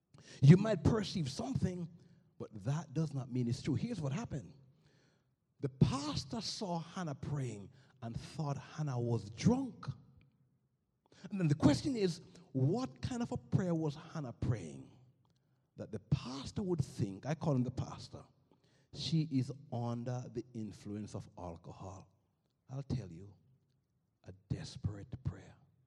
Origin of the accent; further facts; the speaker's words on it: Jamaica; moved away; These guys must have been Jamaicans. Only in Jamaica would we do something this crazy. You know, I came from Jamaica in 1984.